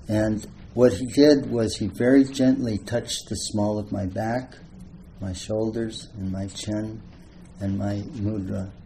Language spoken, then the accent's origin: English; Sunnyvale, California, United States; I grew up in Sunnyvale, just down the hill from here.